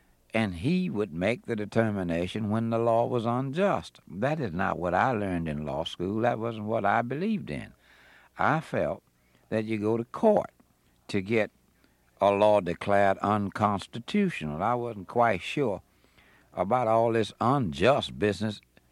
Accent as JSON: {"language": "English", "town": "Selma", "region": "Alabama", "country": "United States", "tie": "born or raised there", "said": "I went to school with them. I was born there in Selma."}